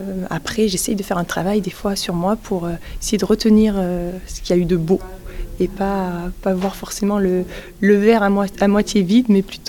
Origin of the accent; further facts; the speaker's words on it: Mende, Occitanie, France; je suis une ancienne perchiste, je suis originaire de Mende